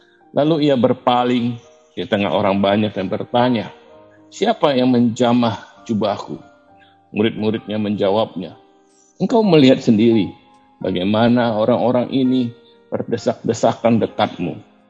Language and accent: Indonesian; Tangerang, Banten, Indonesia; also born or lived in Pontianak; dari Tangerang. Hari ini tapi saya rekaman dari kota kelahiran saya, Pontianak.